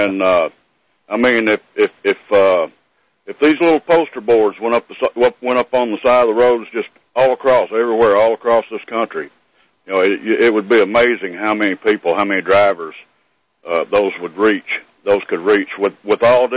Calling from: Arkansas, United States; You probably remember me. … from Arkansas.

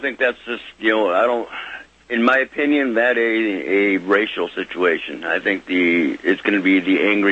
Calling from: Michigan, United States; I'm over in Michigan here.

